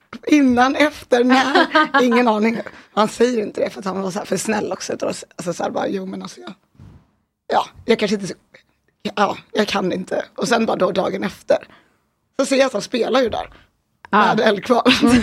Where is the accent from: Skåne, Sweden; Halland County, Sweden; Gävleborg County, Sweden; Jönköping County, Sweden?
Halland County, Sweden; Varberg; also born or lived in Gothenburg; Jag var i Varberg. För att jag är liksom från Varberg.